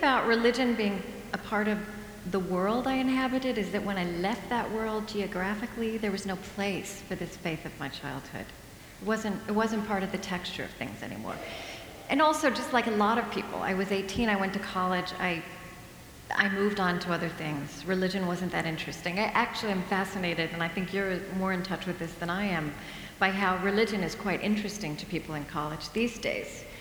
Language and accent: English; Shawnee, Oklahoma, United States; So, well, I grew up in Oklahoma, and I grew up Southern Baptist, and that was pretty much the only game in town, in this small town called Shawnee.